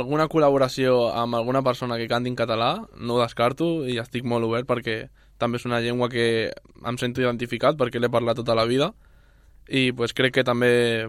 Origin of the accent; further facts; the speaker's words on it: Sabadell, Catalonia, Spain; mai he tocat jo sol a una sala a Sabadell. Jo crec que és important per que la gent vingui al meu barri, bueno, a la ciutat que em vaig criar